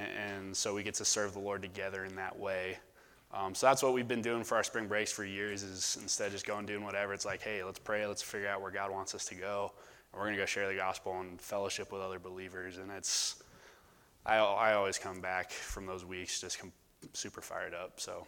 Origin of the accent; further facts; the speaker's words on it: Tucson, Arizona, United States; born there; my parents both went to the University of Arizona. I was born in Tucson.